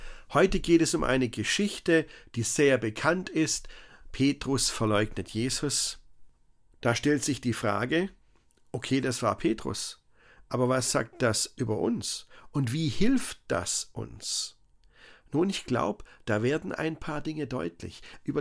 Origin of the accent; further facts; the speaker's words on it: Baden-Württemberg, Germany; Also die Diakoniestation auf der Schönbuchlichtung, da wo ich herkomme